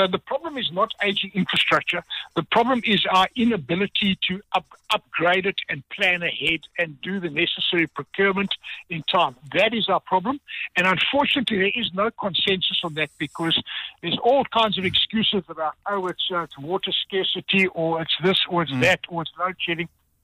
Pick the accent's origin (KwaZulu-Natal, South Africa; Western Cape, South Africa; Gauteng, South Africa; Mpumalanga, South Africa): KwaZulu-Natal, South Africa; In my hometown where I come from in KZN, they usually call me